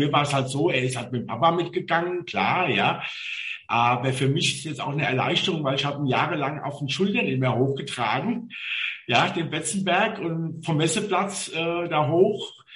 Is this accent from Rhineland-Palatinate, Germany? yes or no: yes; Mainz, Rhineland-Palatinate, Germany; born there; ich bin gebürtiger Mainzer